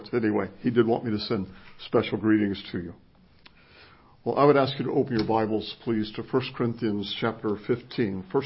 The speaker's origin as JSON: {"language": "English", "region": "West Virginia", "country": "United States", "tie": "born or raised there", "said": "it is, again, a joy and a privilege to be with you, be back in my home state"}